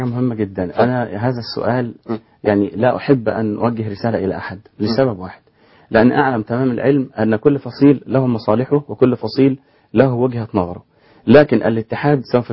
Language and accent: Arabic; Beheira, Egypt; بالنسبة للبحيرة، وأنا من البحيرة، بندر دمنهور هو اللي كان فيه مشكلة